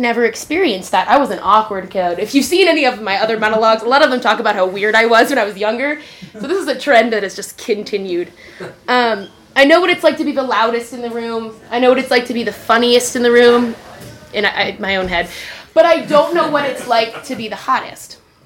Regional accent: East Coast, United States; I grew up on the East Coast, and when I got to Chicago, I was stoked about college

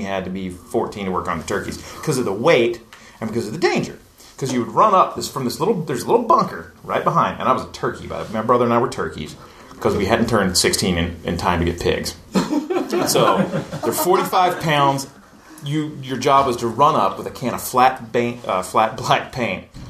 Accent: Tennessee, United States; I grew up in East Tennessee, like in the hills and valleys. … which means nothing to most people

